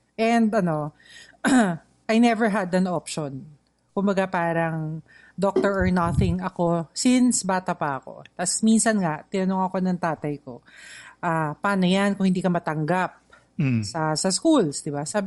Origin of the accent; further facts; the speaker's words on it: Makati, Metro Manila, Philippines; I grew up sa Makati na.